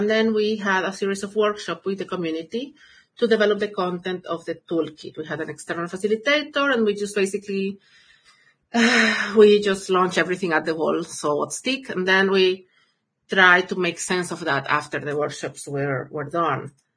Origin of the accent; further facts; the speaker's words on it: Venezuela; I am from Venezuela, and when we had this happen in Venezuela